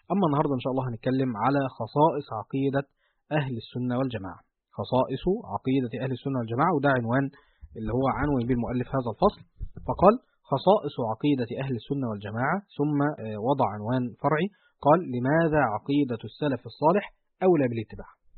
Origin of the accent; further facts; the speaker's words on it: Egypt; المصب بتاعه هو عندنا في مصر في دمياط أو رشيد، صح كده؟